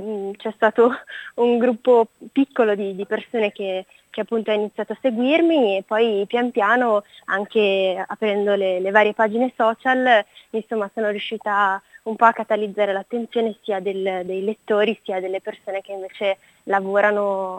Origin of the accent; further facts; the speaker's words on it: Genoa, Liguria, Italy; ogni tanto torno anche nella mia città di mare. Io in realtà sono di Genova